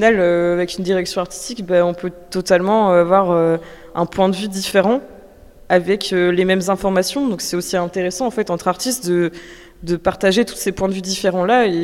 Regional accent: Nantes, Pays de la Loire, France; et je viens de Nantes.

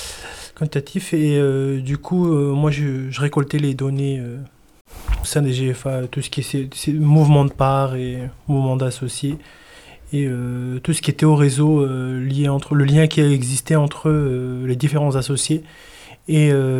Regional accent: New Caledonia; Je suis originaire de la Nouvelle-Calédonie.

